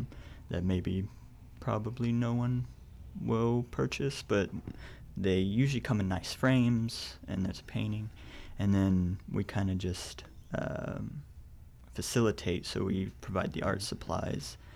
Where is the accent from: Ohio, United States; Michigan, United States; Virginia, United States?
Ohio, United States; Nelsonville; I was actually raised right down the road. I grew up in Nelsonville.